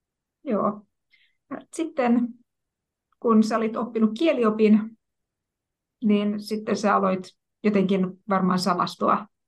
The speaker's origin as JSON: {"language": "Finnish", "town": "Turku", "region": "Southwest Finland", "country": "Finland", "said": "Porissa on aika samanlainen murre kuin Turussa, mistä mä taas sitten olen kotoisin"}